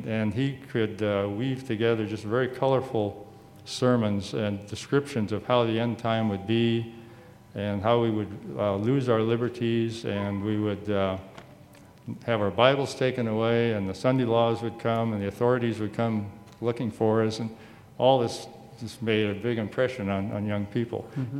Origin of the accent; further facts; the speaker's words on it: Snoqualmie, Washington, United States; I grew up out in Snoqualmie, a little town to the east of here that's kind of nestled down in the valley between Rattlesnake Ridge and Mount Si.